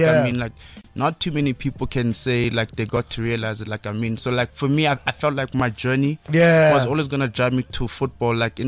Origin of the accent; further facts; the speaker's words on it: Mahikeng, North West, South Africa; accent: North West; moved away as an adult; was born in Mafutang, born and raised in Mafutang, but I always claim Lesotho, like I'm from there